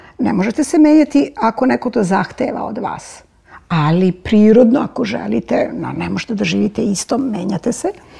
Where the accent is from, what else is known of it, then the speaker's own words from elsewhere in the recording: Serbia; u svakoj ćeliji svog bića, ja sam Srpkinja